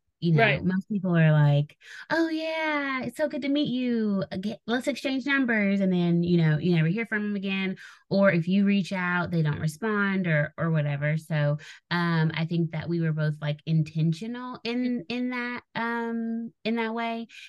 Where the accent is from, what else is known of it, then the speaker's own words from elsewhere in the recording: West Virginia, United States; now in Austin, United States; I am originally from West Virginia, currently living in Austin.